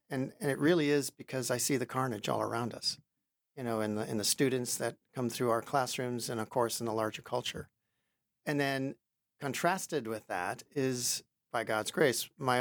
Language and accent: English; Minnesota, United States; I grew up in Minnesota.